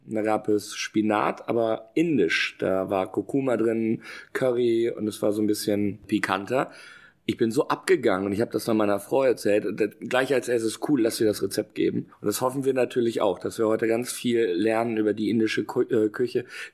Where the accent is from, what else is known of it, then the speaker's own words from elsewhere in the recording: Bielefeld, North Rhine-Westphalia, Germany; Ich bin ja Bielefelder, da redet man nicht mit Fremden